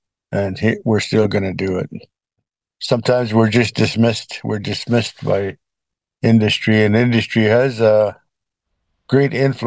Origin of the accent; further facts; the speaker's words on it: British Columbia, Canada; I'm from the Shaminas tribe on the east side of Vancouver Island here.